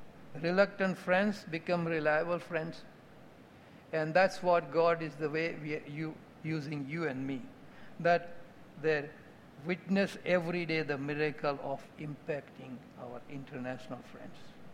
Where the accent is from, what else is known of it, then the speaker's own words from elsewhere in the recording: North India, India; Now, I grew up in North India.